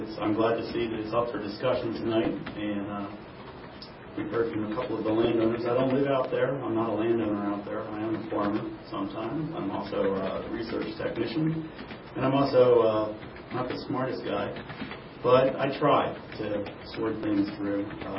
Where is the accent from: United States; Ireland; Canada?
United States; East Coast; I come from the East Coast again. I've seen congestion.